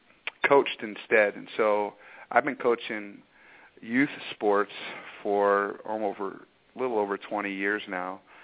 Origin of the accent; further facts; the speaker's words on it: Michigan, United States; I grew up in Michigan and played football in Michigan